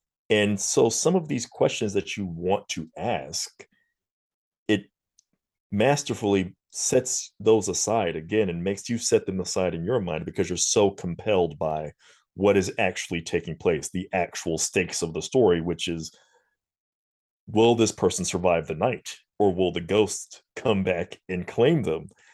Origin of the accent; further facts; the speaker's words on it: Mississippi, United States; I grew up in Mississippi.